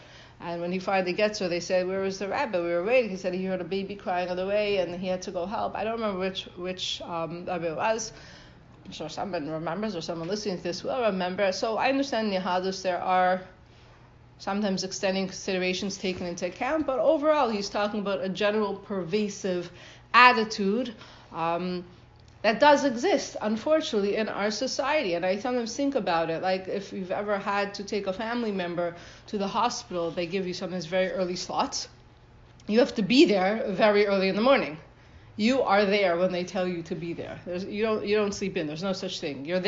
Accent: Canada; I grew up in Canada.

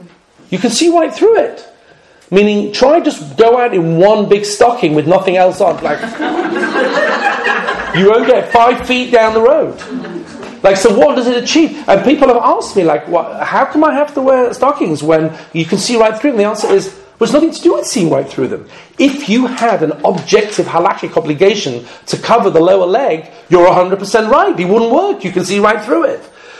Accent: United Kingdom; also born or lived in United States; Excuse me, I'm English and American.

